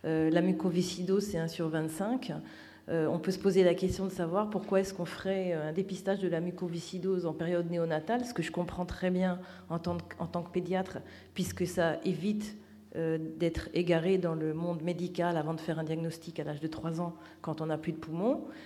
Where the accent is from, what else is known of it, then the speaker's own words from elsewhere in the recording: France; J'ai grandi en France, personne ne m'a jamais demandé chez un médecin